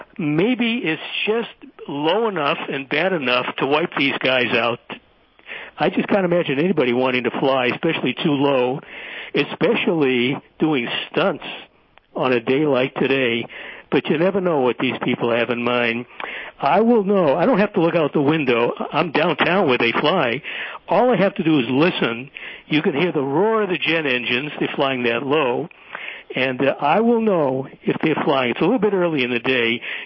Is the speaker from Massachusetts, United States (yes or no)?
yes; Boston, Massachusetts, United States; I grew up in Boston. I remember a shaman in Boston.